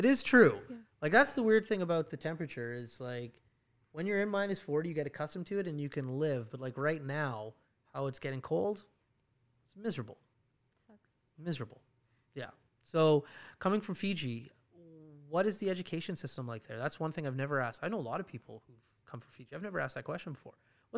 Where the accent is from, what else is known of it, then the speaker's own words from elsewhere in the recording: Canada; obviously, like me growing up in Canada, winter activities were a big thing.